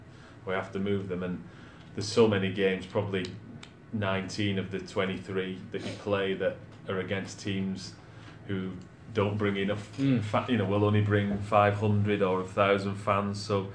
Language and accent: English; Wigan, North West England, United Kingdom; accent: Wigan; now in Suffolk, United Kingdom; They're losing their Wigan accents like I have. So I think I'm probably too old for mine to change